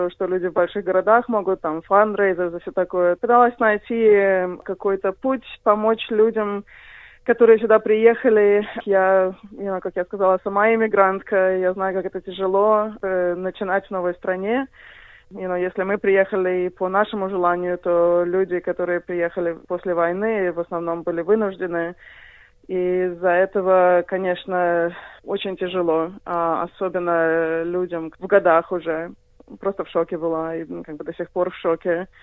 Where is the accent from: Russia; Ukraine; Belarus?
Belarus; also born or lived in United States; now in Australia; я в Австралию приехала в 2008-м. До этого я жила в Америке, я из Белоруссии сама. Из Белоруссии моя семья эмигрировала в 93-м, то есть почти сразу после развала. Я в Америке прожила примерно 14 лет